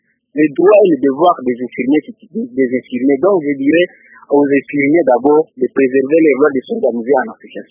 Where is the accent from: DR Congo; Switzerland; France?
DR Congo; Kalima, Maniema; Vous savez, ici chez nous à Kalima, les infirmiers sont beaucoup plus négligés.